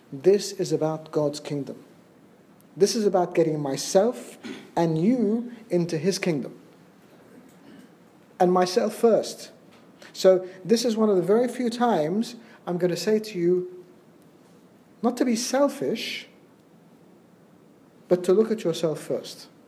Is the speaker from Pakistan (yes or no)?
no; Australia; I grew up in Australia and I was a Sunday school student.